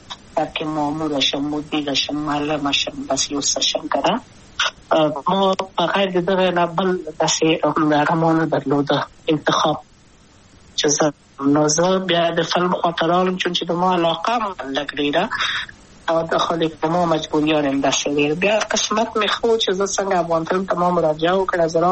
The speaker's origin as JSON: {"language": "Pashto", "region": "Kabul", "country": "Afghanistan", "tie": "born or raised there", "also_born_or_lived": "Maidan Wardak", "said": "د کابل په تخت پل سیمه کې یم او لویا شویم کابل که یم."}